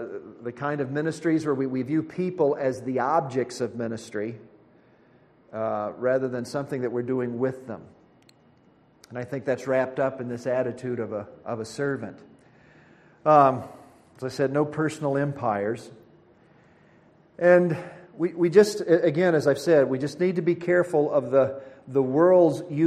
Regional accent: Richmond, Kentucky, United States; See, I grew up in Richmond, Kentucky, which is just about 30 miles from Asbury.

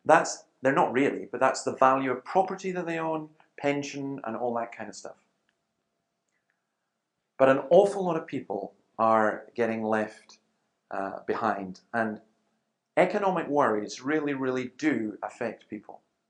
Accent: Scotland, United Kingdom; I'm ashamed, because as a Scotsman, we had a banking system that was the envy of the world

